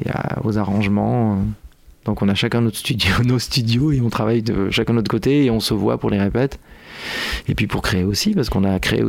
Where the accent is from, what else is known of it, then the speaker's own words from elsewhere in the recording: Limoges, Nouvelle-Aquitaine, France; Limoges, c'est mes parents qui habitent à Limoges. Moi, je suis originaire de Limoges, donc j'y vais aussi de temps en temps.